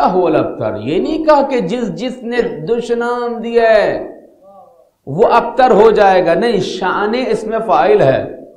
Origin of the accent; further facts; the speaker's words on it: Muhammad Dera, Pakistan; میرا بچپن وہیں گزرا محمد ڈیرے میں.